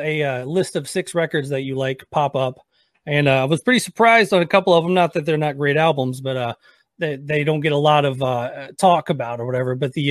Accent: Nashville, Tennessee, United States; Actually, the first time they came through, I grew up in Nashville, so the first time they came through, they were opening for

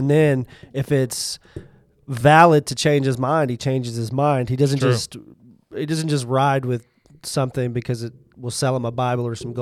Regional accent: Texas, United States; Or we come from Texas, so there is a bit of conservatism in the Texan ideology.

